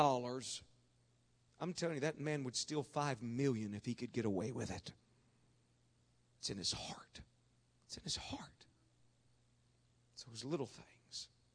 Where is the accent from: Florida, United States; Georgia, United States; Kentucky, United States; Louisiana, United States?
Kentucky, United States; I'm not related to the man, but I just feel a little bit of dignity just knowing I'm from Kentucky, you know.